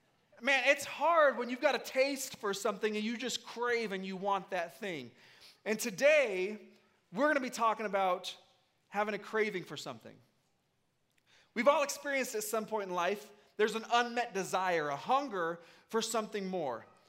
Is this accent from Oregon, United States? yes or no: yes; Oregon, United States; also born or lived in Washington; But I grew up Oregon, Washing